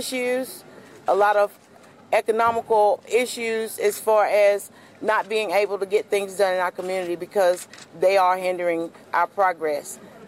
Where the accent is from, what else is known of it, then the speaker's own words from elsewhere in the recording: Walnut Cove, North Carolina, United States; I'm from the Walnut Cove community. I am one of those that live here and have lived here for over 40 years